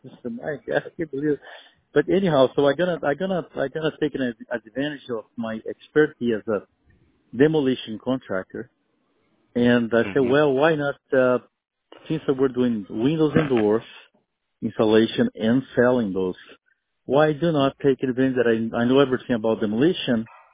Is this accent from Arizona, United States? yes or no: no; San Francisco, California, United States; now in Atlanta, United States; I am in Atlanta right now, in Georgia, but we're from San Francisco.